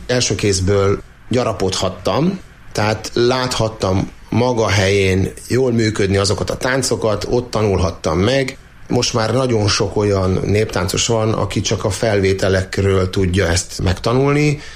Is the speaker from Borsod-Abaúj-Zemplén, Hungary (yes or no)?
yes; Borsod-Abaúj-Zemplén, Hungary; mivel mi is itt nőttünk föl Borsod megyében, én is ugye a falusi közegben rengeteg olyan nótát megtanultam